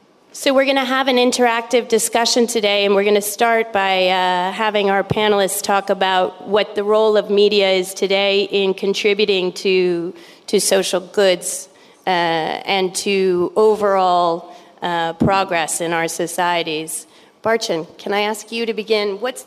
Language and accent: English; United States; moved away as an adult; now in Turkey; I come from the United States, and I moved here to Turkey in January.